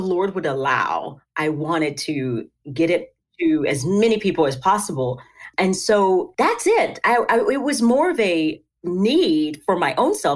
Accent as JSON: {"language": "English", "region": "Tennessee", "country": "United States", "said": "Yeah, so I am from Tennessee. That's where I live. And I live in the Nashville area."}